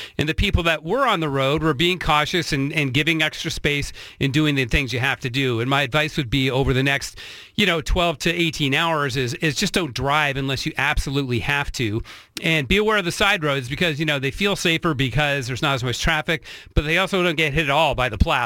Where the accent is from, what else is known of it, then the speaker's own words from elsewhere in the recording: New England, United States; also born or lived in Utah / Toronto; I grew up in New England, lived in Utah.